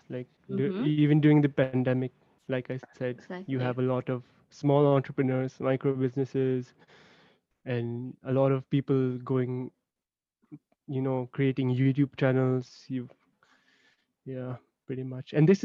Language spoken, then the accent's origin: English; Delhi, India; born there; And I'm like, bro, I was born in Delhi.